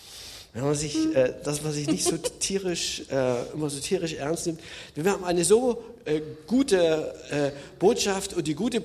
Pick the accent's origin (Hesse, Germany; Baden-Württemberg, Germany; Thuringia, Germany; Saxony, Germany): Saxony, Germany; Neukirch; also born or lived in Leipzig; now in Berlin, Germany; die ersten 27 oder 25 Jahre habe ich in Sachsen verbracht, habe also in Leipzig, ich bin Oberlausitzer, also bin in Neukirch aufgewachsen, ist ein Oberlausitzer, nettes Dorf.